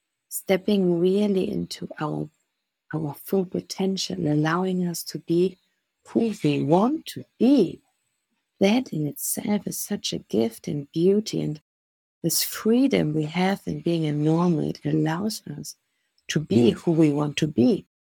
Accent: Germany; English is a second language; now in Colombia; I'm from Germany.

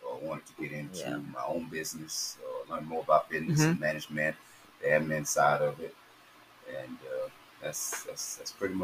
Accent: United States; I am from Scriven County, born and bred here, went to school here, graduated from Scriven County High School

